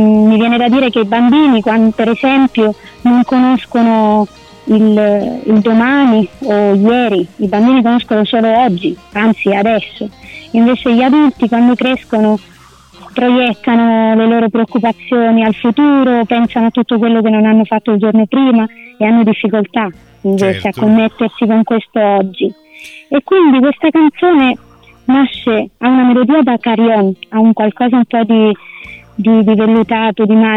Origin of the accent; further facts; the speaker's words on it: Levanzo, Sicily, Italy; now in Barcelona, Spain; io sono siciliana dell'isola di Levanzo, di cuore levanzaro, ma entrambi viviamo a Barcellona, in Spagna.